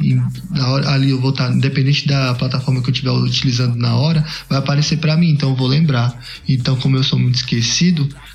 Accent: Salvador, Bahia, Brazil; Porque ele é de Salvador e eu sou de Salvador também.

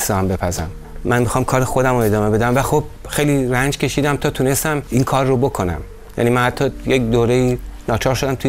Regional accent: Iran; moved away as an adult; من تو کشور خودم متولد شدم، تو کشور خودم بالیدم، کار ادبی کردم، سالها دبیر دبیرستان بودم، ادبیات درس دادم، بعد یک بار در سن 38 سالگی من احساس کردم پرونده زندگیم تو ایران بسته شد

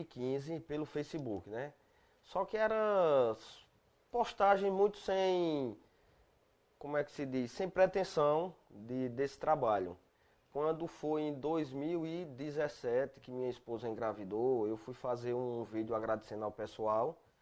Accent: Taquaritinga, São Paulo, Brazil; Minha idade é 34 anos. Sou de natural de Taquaritinga.

